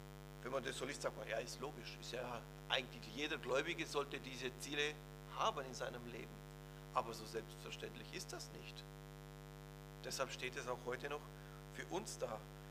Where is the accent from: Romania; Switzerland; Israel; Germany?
Romania; ich komme aus Rumänien und da war es ähnlich